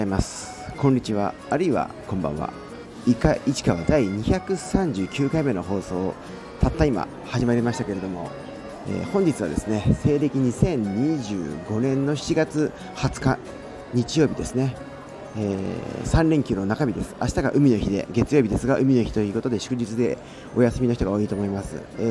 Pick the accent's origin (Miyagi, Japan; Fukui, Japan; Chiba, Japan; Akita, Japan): Chiba, Japan; Ichikawa; 生まれも育ちも現在住んでいる場所も働いている場所も、その他のほとんどの活動も全て市川市内で行っているものでございます。